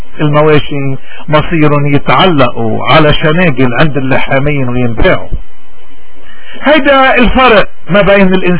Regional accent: Lebanon; نحن كلبنانيين شو مطلوب منا اليوم باول يوم من هالسنة الجديدة؟

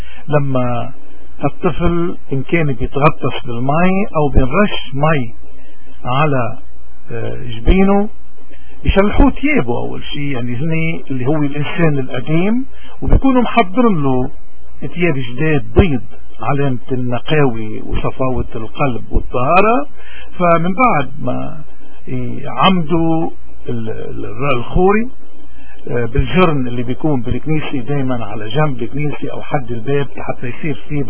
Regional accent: Lebanon; نحن كلبنانيين عنا كتير عادات وتقاليد، لانه بجبالنا خصوصا

